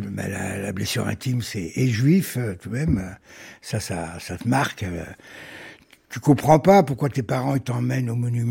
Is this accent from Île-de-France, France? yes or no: yes; Paris, Île-de-France, France; je suis en face du stade Jean-Bouin, pour ceux qui connaissent bien Paris, en face du Parc des Princes. Derrière chez moi, il y a la clinique du Belvédère.